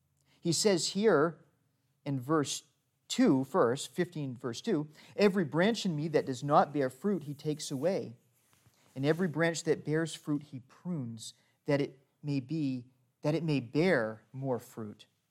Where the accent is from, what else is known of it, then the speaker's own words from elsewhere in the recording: East Coast, United States; I'm from the East Coast, so everything's backwards.